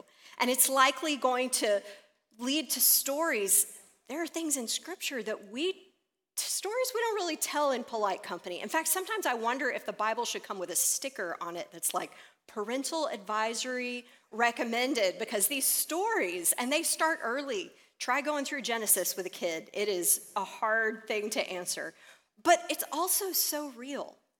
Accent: Rosenberg, Texas, United States; for a 10-year-old girl from a little suburb outside of Houston, I'm from Richmond Rosenberg originally, it was just eye-opening.

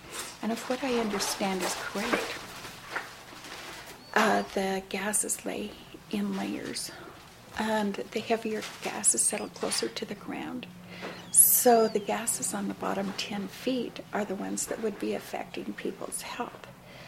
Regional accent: Vernal, Utah, United States; I am the midwife from the Vernal, Utah area.

